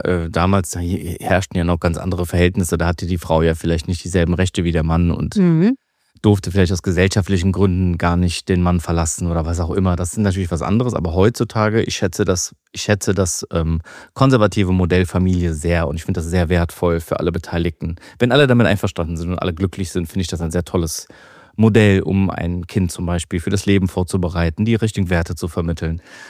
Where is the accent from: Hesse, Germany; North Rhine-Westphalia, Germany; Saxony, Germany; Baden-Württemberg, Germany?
North Rhine-Westphalia, Germany; wir sind ja in der Nähe von Köln aufgewachsen.